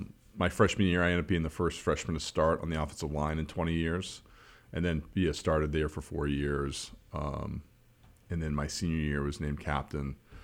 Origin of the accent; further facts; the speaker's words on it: Weymouth, Massachusetts, United States; I grew up in New England. Grew up in Weymouth, right.